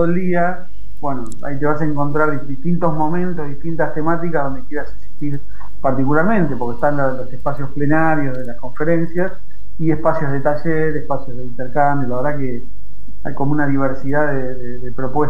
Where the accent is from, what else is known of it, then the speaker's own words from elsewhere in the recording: Argentina; Obviamente la mayoría somos argentinos por una cuestión de, uh-huh, de cercanía